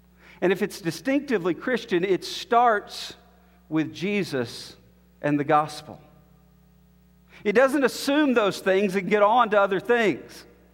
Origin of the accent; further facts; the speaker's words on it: Alabama, United States; You know, I grew up in Alabama, and Alabama-Auburn is a rivalry like no other.